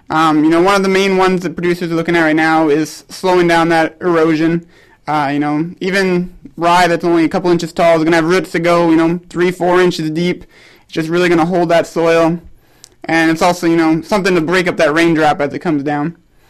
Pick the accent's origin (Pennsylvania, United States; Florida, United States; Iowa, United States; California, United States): Iowa, United States; Paulina; I guess I grew up on a farm in northwest Iowa, up by Paulina, Iowa.